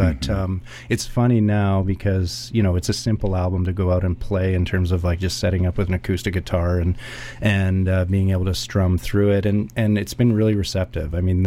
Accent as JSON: {"language": "English", "region": "British Columbia", "country": "Canada", "tie": "born or raised there", "said": "I grew up on the North Shore and had a very clear channel to CITR"}